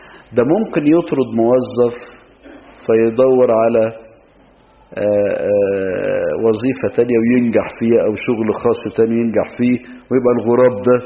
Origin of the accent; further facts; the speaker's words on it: Egypt; بارك لي يا بابا، ده مش عندنا في مصر في مكان تاني